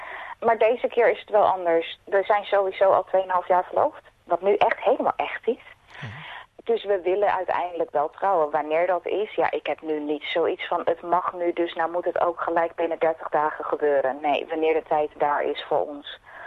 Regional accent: Netherlands; En zeker als Nederlander kwamen sommige dingen bij mij hard aan.

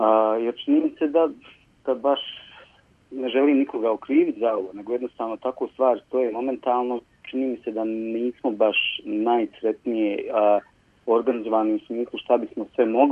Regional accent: Bosnia & Herzegovina; kao Bosanac i Hercegovac

